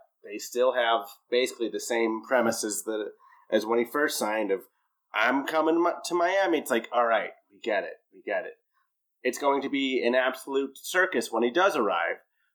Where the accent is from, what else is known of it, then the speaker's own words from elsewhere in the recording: Ireland; I am, as my name suggests, I am quite Irish.